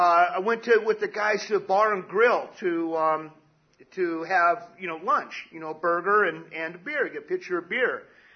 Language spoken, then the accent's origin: English; Palm Springs, California, United States; I grew up in Palm Springs.